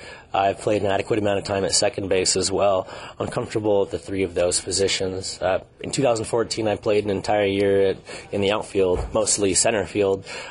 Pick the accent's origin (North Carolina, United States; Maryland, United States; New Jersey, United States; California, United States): California, United States; Long Beach; I grew up in Long Beach